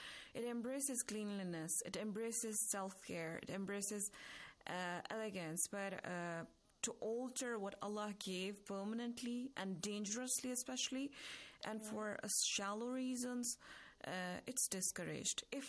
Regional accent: Jammu and Kashmir, India; English is a second language; now in Qom, Iran; I am from Indian Administrative Kashmir, and I've been living in Qom for some 10 years

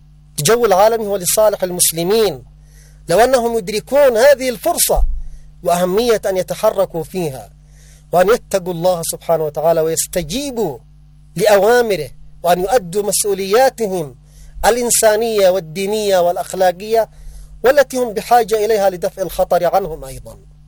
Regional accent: Yemen; نحن كشعب يمني على المستوى الرسمي والشعبي وعلى المستوى العسكري وفي كل المجالات

